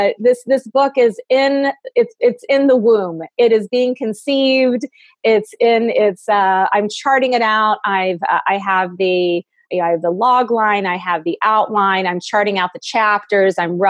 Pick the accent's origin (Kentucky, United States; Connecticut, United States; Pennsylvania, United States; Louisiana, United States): Kentucky, United States; moved away; also born or lived in New York / California; Yeah. Yes. And I moved from Kentucky to New York, back to Kentucky, out to California.